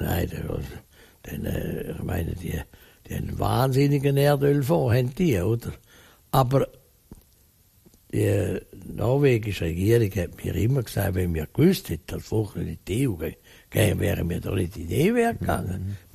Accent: Zurich, Switzerland; jetzt muss ich als Zürcher so

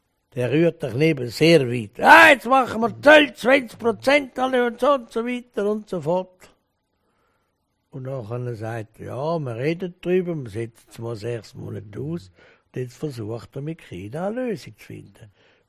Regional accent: Zurich, Switzerland; erstens bin ich ein Zwinglianer als Zürcher. Ich gehöre zur Zürcher Landeskirche.

